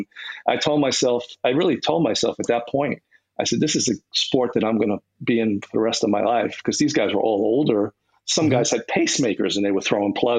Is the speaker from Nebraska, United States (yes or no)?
no; Brooklyn, New York, United States; Well, I grew up in Sheepshead Bay and to put that in context, Sheepshead Bay was South Brooklyn.